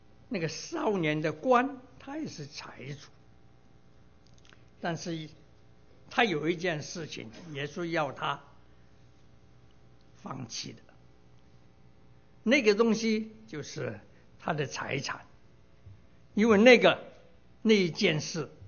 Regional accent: Guangdong, China; 所以我们广东人呢，就说矮仔多改

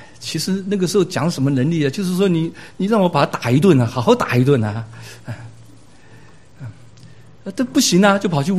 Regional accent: South Africa; 我是从南非来的，所以我就找一些南非的这些图案哈。我们非洲很多动物

